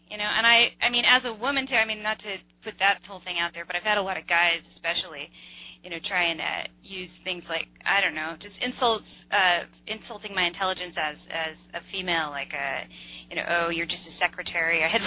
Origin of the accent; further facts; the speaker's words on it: San Francisco, California, United States; As I said before, I grew up in San Francisco, and when I was in college, I had to take a history course, U.S. history course.